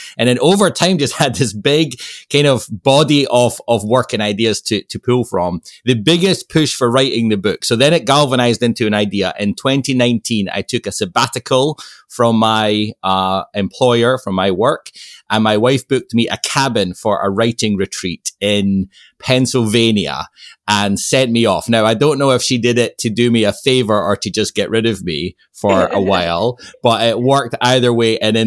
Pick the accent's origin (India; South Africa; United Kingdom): United Kingdom; Scotland; now in Ohio, United States; I was born and raised in Scotland, and I find myself now living in Ohio.